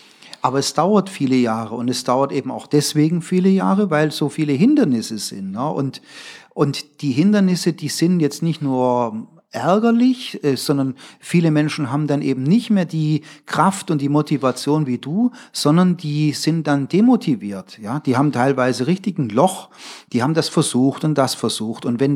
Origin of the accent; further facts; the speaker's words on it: West Germany, Germany; ich komme ja aus dem Westen